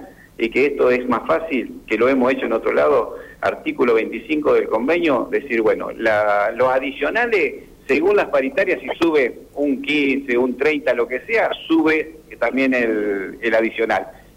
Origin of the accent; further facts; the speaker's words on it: Santa Fe, Argentina; yo soy de Santa Fe, me gusta venir a mi provincia